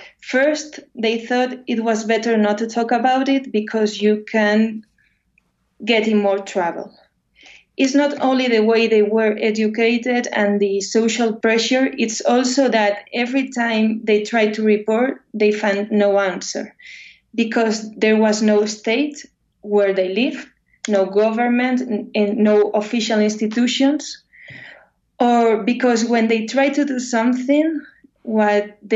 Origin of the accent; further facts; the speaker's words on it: Spain; I grew up in Spain, and during my youth, I didn't feel this was something important or to talk about.